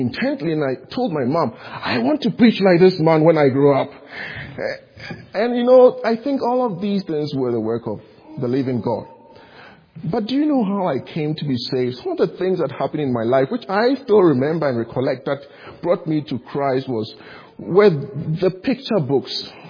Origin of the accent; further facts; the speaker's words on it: Ghana; As some of you may be aware of, I come from Ghana, West Africa. It's a very little country, actually.